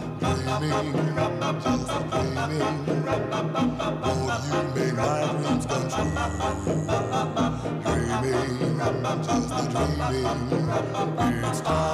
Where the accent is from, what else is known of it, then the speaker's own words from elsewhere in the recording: London, United Kingdom; I remember when I was growing up in South London